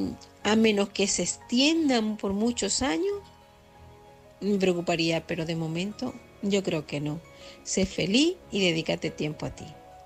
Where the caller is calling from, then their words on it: Murcia, Region of Murcia, Spain; corresponsal de Murcia.